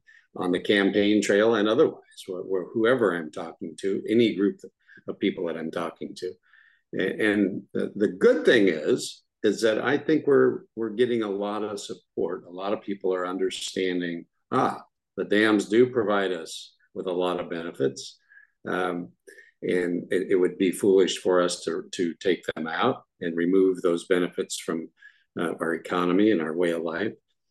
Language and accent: English; Washington, United States; I'm a farmer myself from the Yakima Valley, born and raised in Central Washington.